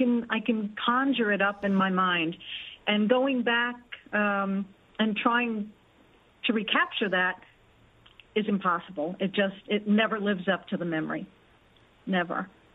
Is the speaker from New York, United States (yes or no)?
yes; New York City, New York, United States; moved away as an adult; now in Porto, Portugal; I'm in Porto, Portugal. I grew up in Bay Ridge on 50th Street and Fifth Avenue.